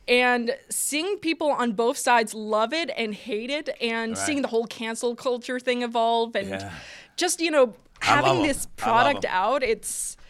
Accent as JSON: {"language": "English", "region": "New Jersey", "country": "United States", "tie": "born or raised there", "accent": "Polish", "said": "Yeah, but if you're hearing an accent, it's Polish."}